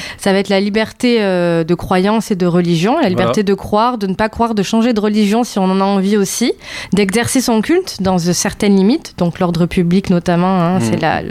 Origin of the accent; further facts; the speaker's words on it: Mont-de-Marsan, Nouvelle-Aquitaine, France; je suis un pur produit du sud-ouest, puisque j'ai grandi à Mont-de-Marsan, que je suis partie juste pour faire mes études à Bordeaux